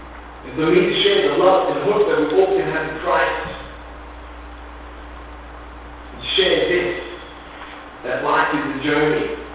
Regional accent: Australia; and I'm from Australia, and this morning I want to share with you my testimony

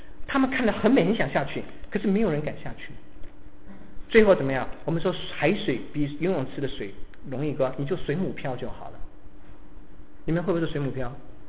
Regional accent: Taiwan; born there; 我是从台湾出生，可老家在中国。我在台湾的时候，人家说你是外省人，我到了中国，你知道我常到中国去，我到中国人家就跟我讲你是哪里人，台湾人，我就不知道我是哪里人了。

